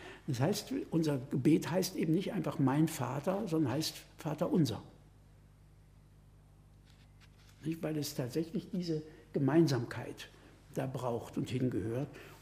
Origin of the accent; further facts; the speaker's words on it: Central Germany, Germany; wir kommen aus Mitteldeutschland eigentlich